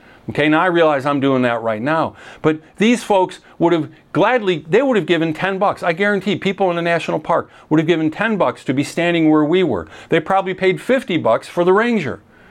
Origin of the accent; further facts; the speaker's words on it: Chicago, Illinois, United States; oh, we're from Chicago area.